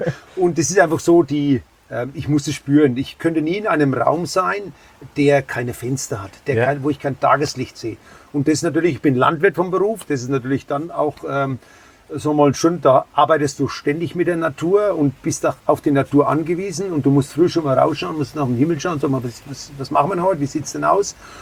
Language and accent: German; Nüdlingen, Bavaria, Germany; Ich komme aus Nüdlingen